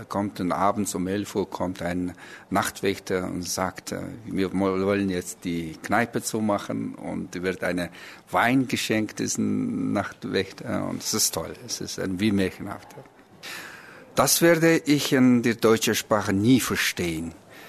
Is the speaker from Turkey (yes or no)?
no; Mongolia; German is a second language; Ich bin aus der Mongolei, geboren 1960.